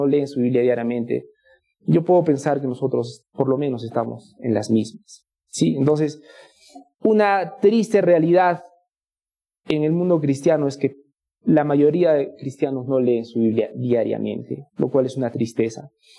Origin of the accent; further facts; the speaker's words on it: Sicuani, Cusco, Peru; Ahora, los que somos peruanos y sicuaneños, no nos podemos sentir ajenos por lo siguiente.